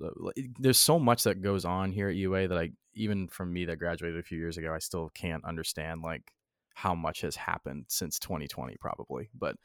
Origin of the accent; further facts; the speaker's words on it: New York, United States; now in Alabama, United States; because as a New Yorker, I have no idea how this state works.